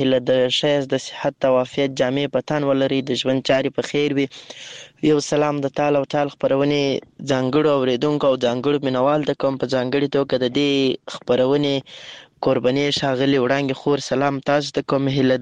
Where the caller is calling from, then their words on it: Lashkar Gah, Helmand, Afghanistan; accent: Helmandi; له هلمند مرکز لشکرګاه شاره پیغام درته پریږدم